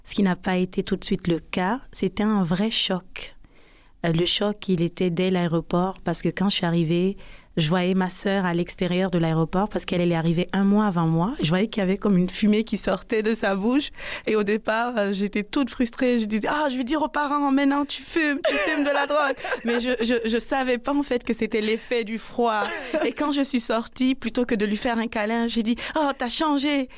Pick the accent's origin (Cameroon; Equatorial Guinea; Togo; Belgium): Equatorial Guinea; moved away; also born or lived in Guinea; J'ai grandi en Guinée équatoriale. Alors, avec mes parents, on a quitté la Guinée. J'avais à peine 5 ans pour la Guinée équatoriale, pour des opportunités d'emploi que mon père a eues.